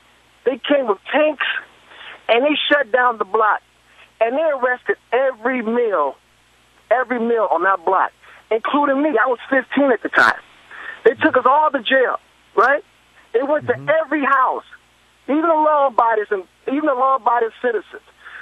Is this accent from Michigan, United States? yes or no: yes; Detroit, Michigan, United States; Growing up in Detroit, there was two houses on my block that were selling drugs.